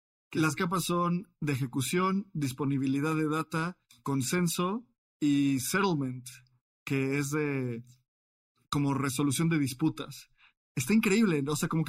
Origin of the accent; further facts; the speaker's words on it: Colombia; now in United States; yo soy colombiana, Llevo viviendo en Estados Unidos